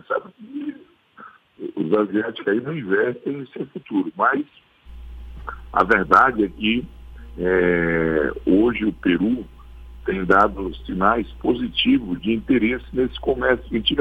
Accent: Acre, Brazil; eu que nasci e me criei no Acre

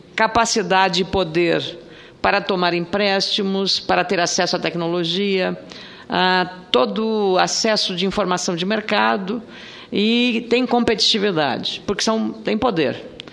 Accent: Rio Grande do Sul, Brazil; eu sou do Rio Grande do Sul

